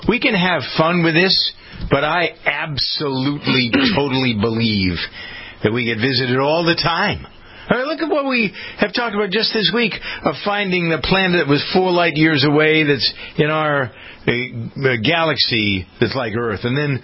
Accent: Framingham, Massachusetts, United States; Framingham is my hometown in Massachusetts.

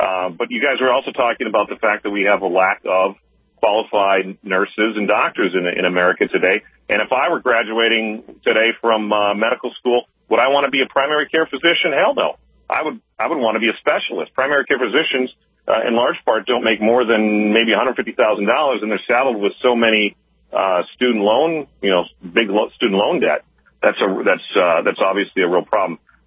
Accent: Bismarck, North Dakota, United States; now in Sioux Falls, United States; I'm from Bismarck originally, and I just moved back to the real world, Sioux Falls, in December of this past year.

